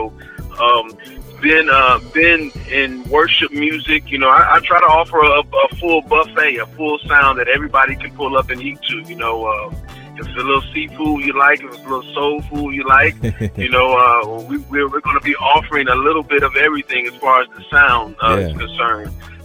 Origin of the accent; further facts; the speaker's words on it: Chicago, Illinois, United States; now in Arkansas, United States; So I'm a country boy, city boy turned country, because I'm originally from Chicago.